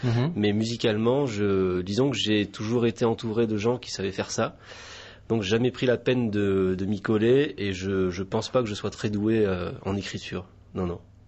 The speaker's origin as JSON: {"language": "French", "town": "Marseille", "region": "Provence-Alpes-Côte d'Azur", "country": "France", "lives_now": "Berry, France", "said": "Non, je suis un Marseillais qui vit dans Berry."}